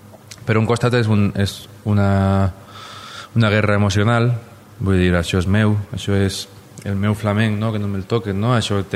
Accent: Elche, Valencian Community, Spain; Per a mi, com a il·licità, és molt complicat d'entendre, perquè els il·licitans, jo crec que en general els valencians, no és que tinguem un orgull de ser, no?

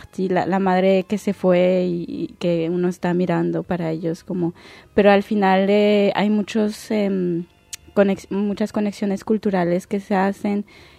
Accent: France; Spanish is a second language; Era un país de todo lejano siendo francesa, porque los franceses, no sé, bueno, no quiero hacer generalidad, pero para mí Quebec era algo que no conocía muy bien

